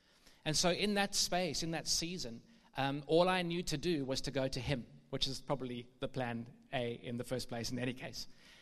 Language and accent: English; Cape Town, Western Cape, South Africa; But I'm originally from Cape Town